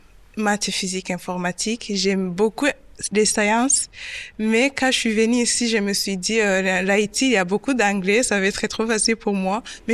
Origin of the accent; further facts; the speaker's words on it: Rwanda; now in France; j'ai 23 ans, je suis rwandaise.